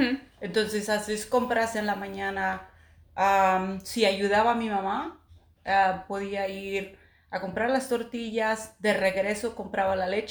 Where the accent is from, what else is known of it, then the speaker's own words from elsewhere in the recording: Tepehuaje, Michoacán, Mexico; now in Portland, United States; Soy del Tepehuaje, Michoacán, México.